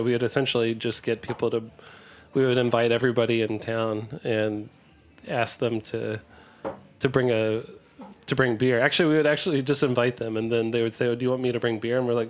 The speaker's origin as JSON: {"language": "English", "region": "Virginia", "country": "United States", "tie": "born or raised there", "said": "Yeah, so I grew up in Virginia, rural Virginia, like"}